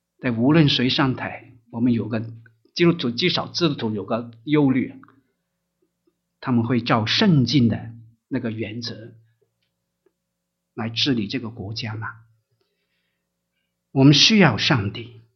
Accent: China; 所以我们中国人呢，自古以来都说民以食为天嘛，是吧？

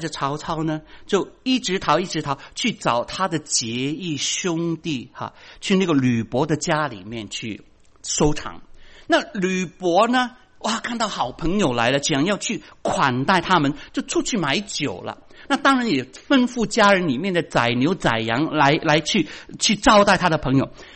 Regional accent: Guangdong, China; 就像我们广东人学国语啊，西西死死死死死啊

